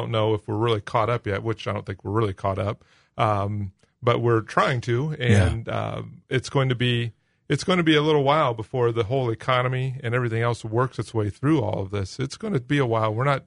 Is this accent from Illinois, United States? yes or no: yes; Galesburg, Illinois, United States; Yeah, so I was born and raised in Galesburg.